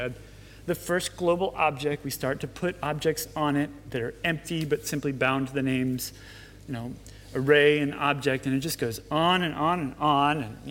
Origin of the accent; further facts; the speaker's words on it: United States; And now, I'm an American, and I didn't grow up Protestant, I did grow up Catholic